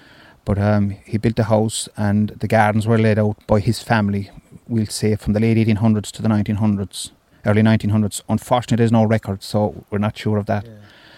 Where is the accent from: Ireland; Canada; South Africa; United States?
Ireland; Munster; because I'm originally from West Cork.